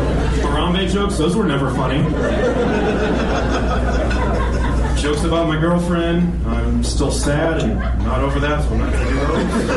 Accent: Denton, Texas, United States; I'm from Denton, Texas. I'm a stand-up comedian from Denton, Texas.

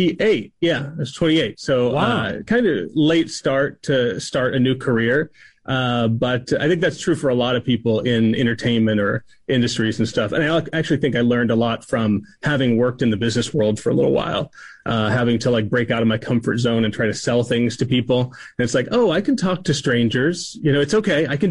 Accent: Texas, United States; Oh, I grew up right around the corner from UT Dallas. If I'd gone to school, I would have been the Plano School District, but I was homeschooled

